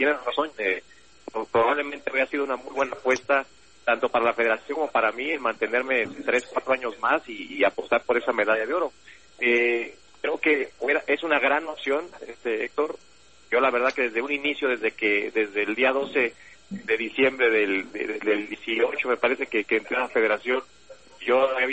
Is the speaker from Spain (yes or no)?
no; Mexico; como técnico mexicano